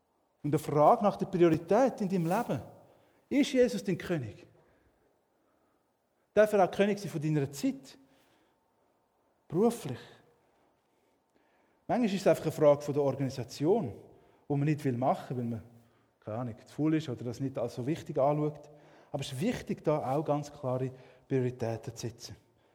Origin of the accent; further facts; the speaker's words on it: Switzerland; wo man nicht gerne darüber redet, als Schweizer besonders.